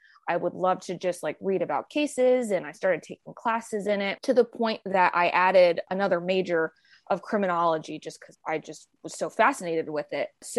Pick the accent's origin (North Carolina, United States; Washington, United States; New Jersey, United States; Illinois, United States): New Jersey, United States; now in Virginia, United States; I'm originally from New Jersey. I didn't think I wanted to go back there.